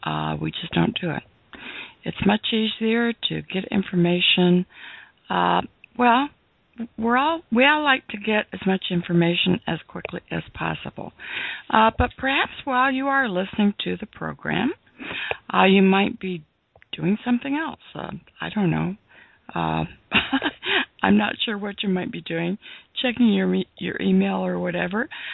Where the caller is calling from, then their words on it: Illinois, United States; I'm broadcasting from the Chicago suburbs, where it is a very pleasant, sunny morning.